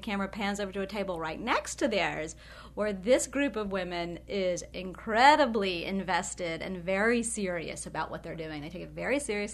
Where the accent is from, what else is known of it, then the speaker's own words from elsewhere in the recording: the South, United States; And for me, I think as a Southerner, it was a very conflicted story